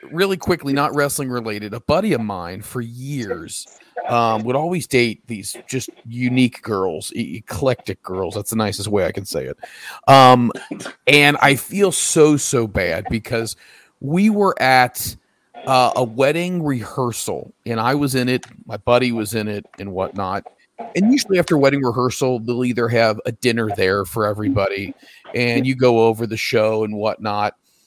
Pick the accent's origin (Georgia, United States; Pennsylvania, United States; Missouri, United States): Pennsylvania, United States; Philadelphia; I tell you what, I'm from Philly.